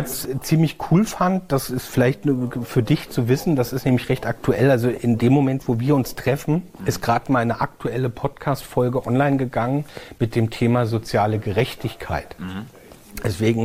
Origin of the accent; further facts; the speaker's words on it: Mainz, Rhineland-Palatinate, Germany; weiß ja, ich bin so ein Lokalpatriot als Mainzer.